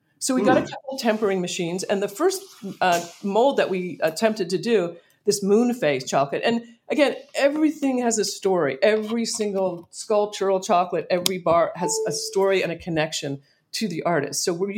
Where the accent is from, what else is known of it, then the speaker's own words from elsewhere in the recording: Pennsylvania, United States; I grew up near in Pennsylvania, but when I was a kid, we lived near Hershey.